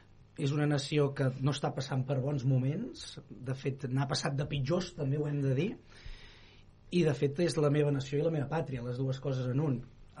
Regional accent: Catalonia, Spain; dels que som catalanoparlants

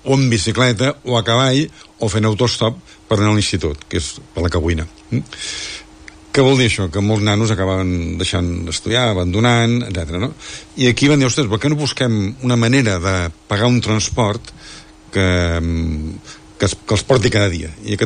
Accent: La Floresta, Catalonia, Spain; molta gent del meu poble, que no és un poble, és la Floresta, no?

